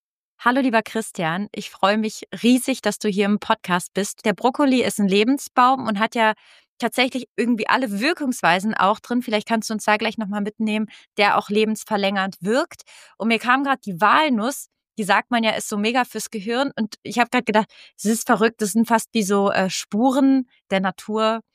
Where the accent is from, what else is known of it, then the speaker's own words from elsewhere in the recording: Italy; ich komme ja aus Italien, auch wenn man es nicht sieht.